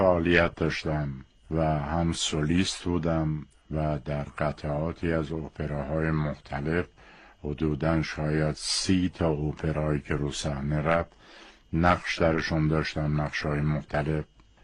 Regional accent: Tabriz, East Azerbaijan, Iran; born there; من در روز اول بهمن سال 1322 در تبریز متولد شدم.

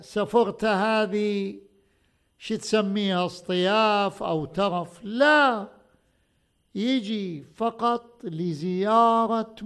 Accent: Najaf, Najaf Governorate, Iraq; نجف الأشرف، أنا ابن النجف

